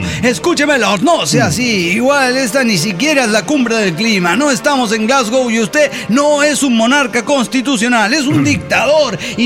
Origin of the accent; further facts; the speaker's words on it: Mexico; que soy mexicano